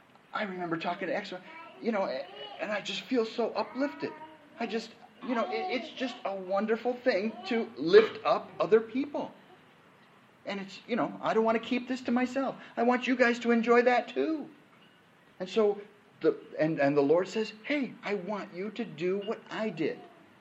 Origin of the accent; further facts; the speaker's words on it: California, United States; Yeah, you can tell I'm from Southern California, can't you?